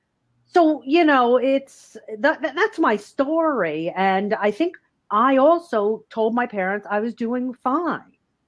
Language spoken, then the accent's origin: English; New York City, New York, United States; I grew up in New York City, so there was a fair amount of independence.